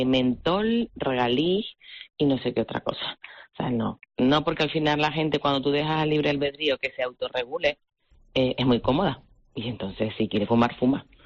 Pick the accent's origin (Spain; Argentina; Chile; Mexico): Spain; siempre está la picaresca, porque somos españoles